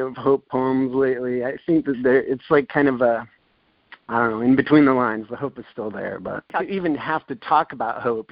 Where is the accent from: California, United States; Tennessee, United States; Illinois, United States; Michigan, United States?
California, United States; San Diego; I'm from San Diego, and very slow learner.